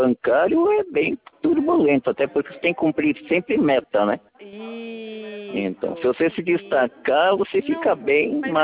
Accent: Cotia, São Paulo, Brazil; na verdade eu não sou daqui, de Vargem. Eu sou de Cotia.

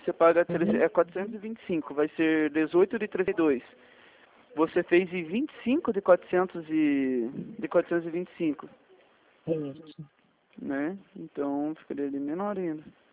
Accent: Paraná, Brazil; Não, sou daqui do Paraná.

